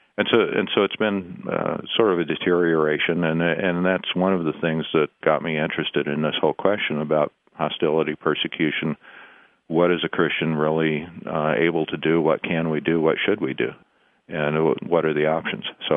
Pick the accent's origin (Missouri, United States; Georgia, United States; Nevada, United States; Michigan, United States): Missouri, United States; I grew up in Missouri, but we've been in California. My wife and I, have been in California since 1980